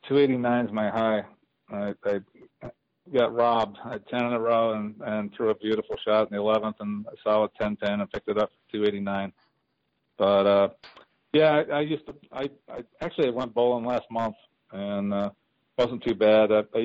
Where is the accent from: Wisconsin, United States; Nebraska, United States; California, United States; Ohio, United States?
Nebraska, United States; I'm from Nebraska originally, but that's not the reason.